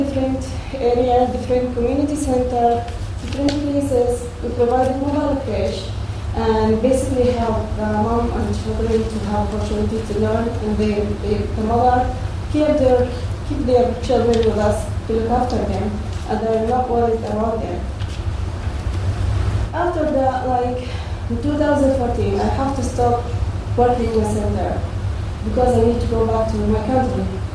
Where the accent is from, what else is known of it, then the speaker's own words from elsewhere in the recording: Mosul, Nineveh, Iraq; moved away as an adult; now in Dundee, United Kingdom; I am from Mosul, Iraq. I came to Dundee in 2009 with my family, with my husband and three boys.